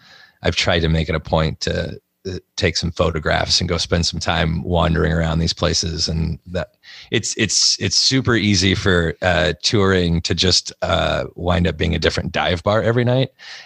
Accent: the Ozarks, United States; I can blame them for some of the reasons that I act the way I do, because I grew up in the Ozarks.

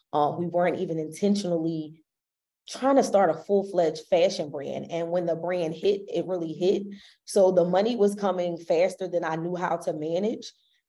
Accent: Philadelphia, Pennsylvania, United States; We're both from Philly, but we did not know each other at all.

